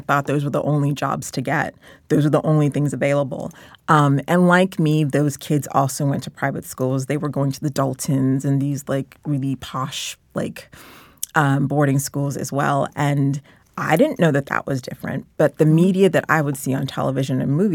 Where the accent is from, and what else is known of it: Shrewsbury, Massachusetts, United States; born or raised there